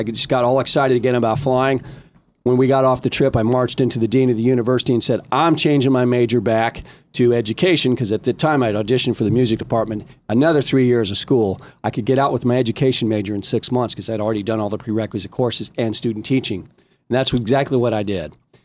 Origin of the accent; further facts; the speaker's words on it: Dayton, Ohio, United States; I grew up in Dayton, Ohio.